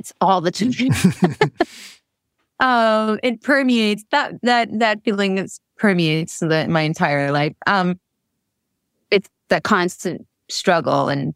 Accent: New York, United States; Well, I should start with saying I grew up in Long Island.

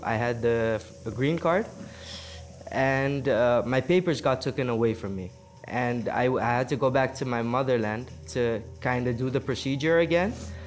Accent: British Virgin Islands; also born or lived in Trinidad; I was born in Trinidad, but I grew up in the Virgin Islands, the BVI.

